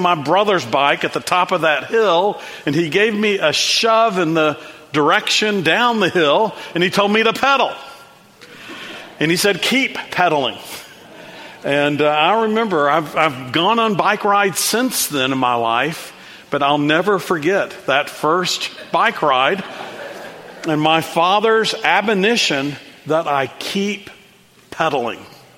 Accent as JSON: {"language": "English", "town": "Dallas", "region": "Texas", "country": "United States", "tie": "born or raised there", "said": "I grew up in Dallas, Texas. Our street in Dallas when I was a little boy was named Hillville."}